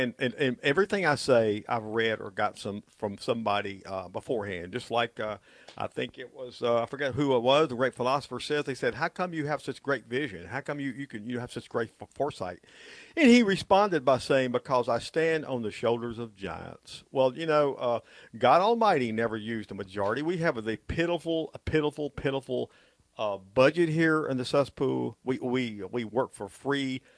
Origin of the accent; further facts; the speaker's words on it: Tennessee, United States; also born or lived in Kentucky; from the great state of Kentucky, my home state. Well, actually, I was born there. I consider Tennessee my home state. I've been here since I was 4 years old.